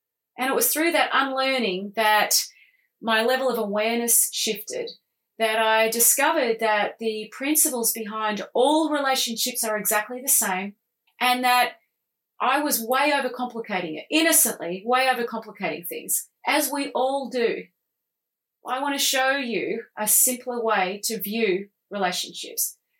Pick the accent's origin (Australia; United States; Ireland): Australia; there is a big stigma, especially in Australia, and I'm Australian